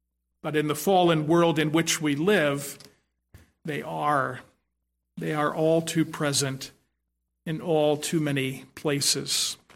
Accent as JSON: {"language": "English", "town": "Philadelphia", "region": "Pennsylvania", "country": "United States", "tie": "born or raised there", "said": "I grew up in Southwest Philadelphia."}